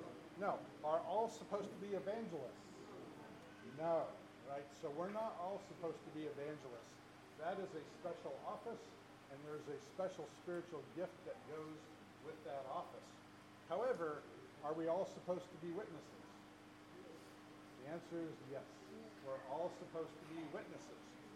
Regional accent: Albuquerque, New Mexico, United States; I'm from Albuquerque, New Mexico. I go to Hoffmantown Church in that city.

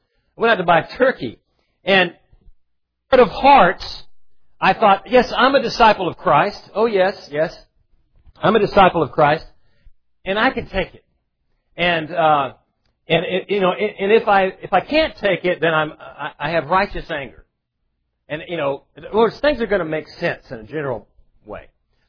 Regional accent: United States; also born or lived in Soviet Union; And, I'm an American, we're going to have a turkey.

